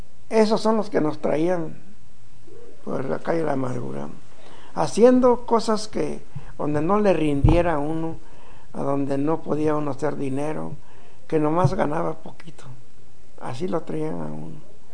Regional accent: Mexico; born there; Le digo, pues yo nací en México, ¿no?

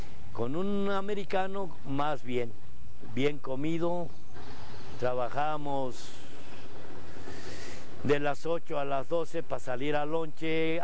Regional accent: El Salvador; Yo soy del Salvador, sí.

